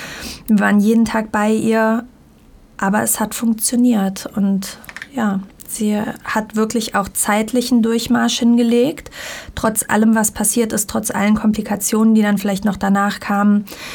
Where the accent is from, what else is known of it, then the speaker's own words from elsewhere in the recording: Bonn, North Rhine-Westphalia, Germany; Wir kommen aus Bonn.